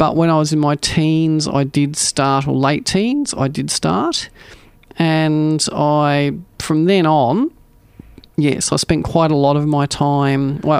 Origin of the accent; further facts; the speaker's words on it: South Australia, Australia; I grew up in the Adelaide Hills. I had a great life.